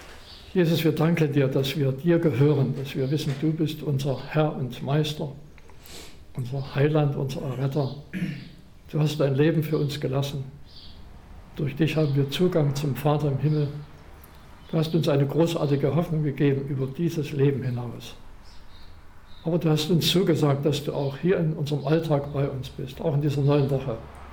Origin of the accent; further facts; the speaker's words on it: Chemnitz, Saxony, Germany; In Chemnitz, wo in meiner Heimatstadt waren immer die Jugendgottesdienste